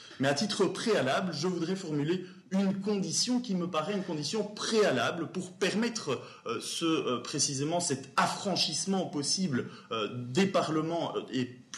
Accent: Belgium; non seulement parce que je suis belge

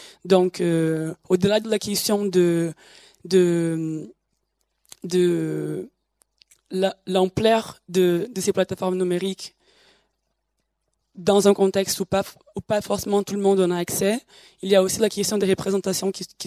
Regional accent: Brazil; French is a second language; Moi, particulièrement, je viens du Brésil

